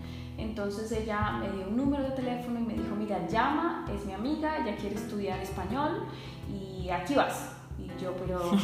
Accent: Bogotá, Colombia; moved away; salí de Bogotá, una ciudad de, en esa época eran 7 millones de habitantes, y me mudé a un pueblo muy pequeño, que yo creo que tendría máximo 100 mil habitantes

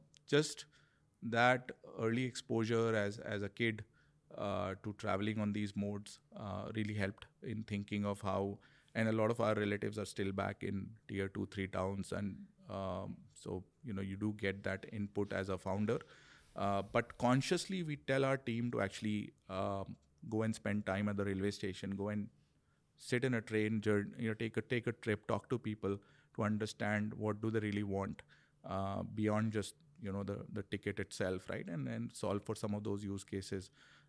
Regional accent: Kanpur, Uttar Pradesh, India; also born or lived in Lucknow; Like I grew up in Kanpur and Lucknow.

